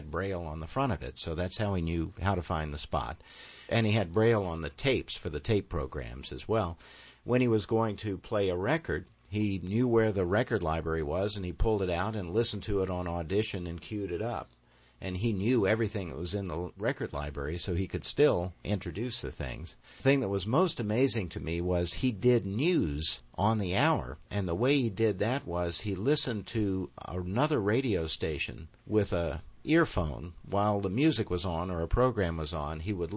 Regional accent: Richmond, Virginia, United States; now in Raleigh, United States; I grew up in Richmond, Virginia

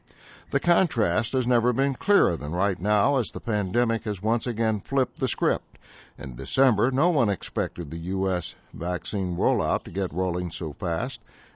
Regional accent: New Jersey, United States; One, an infectious disease specialist in my home state of New Jersey

